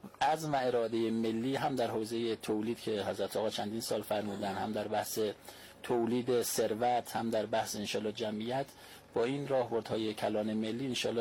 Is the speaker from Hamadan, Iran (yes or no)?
yes; Tuyserkan, Hamadan, Iran; شهر با صفای توسرکان.